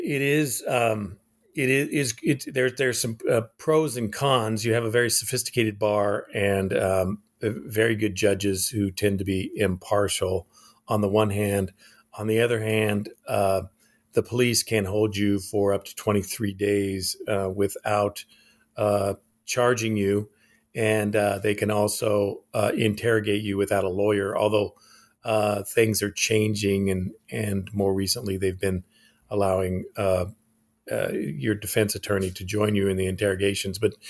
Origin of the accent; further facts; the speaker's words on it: Alaska, United States; born there; And I was born in Alaska. So I decided to make him from Alaska, but practicing law in Japan.